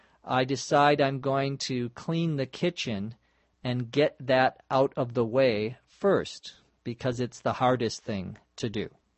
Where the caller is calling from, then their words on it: Los Angeles, California, United States; from Los Angeles.